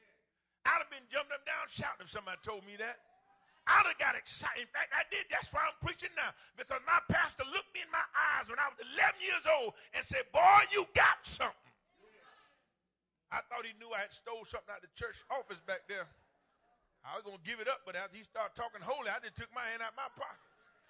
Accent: the South, United States; I grew up down in the South.

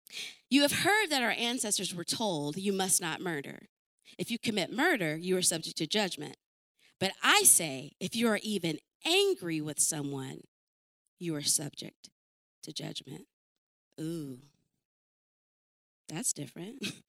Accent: North Dakota, United States; born there; I'm so thankful I was born in America. I was born in North Dakota.

